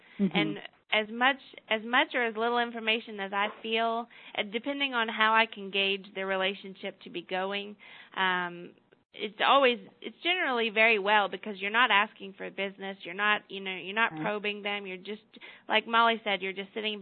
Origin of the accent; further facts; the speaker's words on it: Baton Rouge, Louisiana, United States; I'm from Louisiana originally, Baton Rouge, and I'm an LSU alumni.